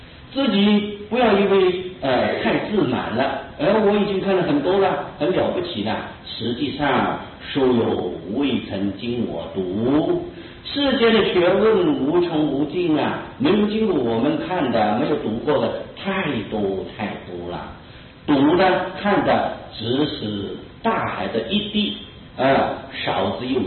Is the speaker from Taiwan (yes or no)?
yes; Taiwan; 他就恐怕我们台湾人呢，还记得我们的老祖宗